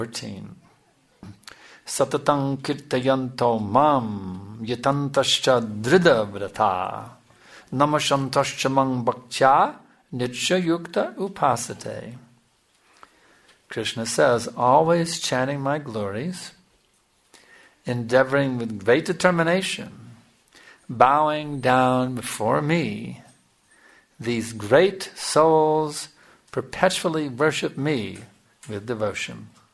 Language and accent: English; Texas, United States; I'm from Texas, and there's a city called Dallas where we have a big temple, Radhakrishna Sanji Temple.